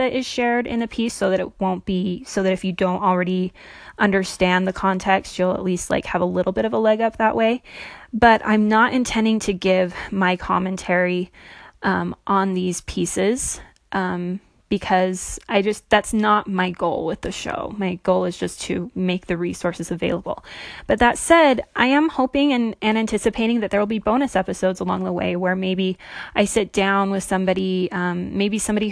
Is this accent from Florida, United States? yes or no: no; St. George, Utah, United States; like I mentioned before. I'm 31 years old. I grew up Mormon in the St. George area in southwestern Utah.